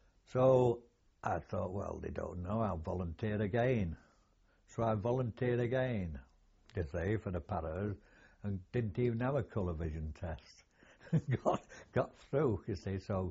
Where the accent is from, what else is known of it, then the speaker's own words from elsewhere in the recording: Otley, Yorkshire and the Humber, United Kingdom; We was in under canvas in Otley. And I was from Otley.